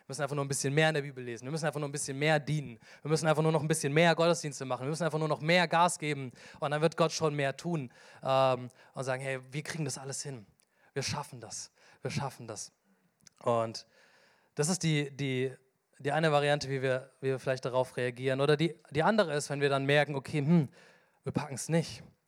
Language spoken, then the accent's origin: German; Aalen, Baden-Württemberg, Germany; Ich bin in Aalen geboren, das ist mitten auf dem Schwabenland, die Mentalität ist da, mir könne alles außer Hochdeutsch. So. Und damit bin ich groß geworden.